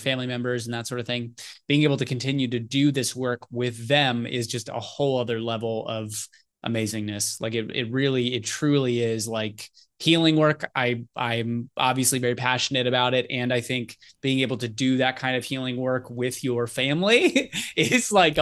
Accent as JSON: {"language": "English", "region": "Ohio", "country": "United States", "tie": "born or raised there", "said": "I really appreciated like where I grew up and, you know, my childhood."}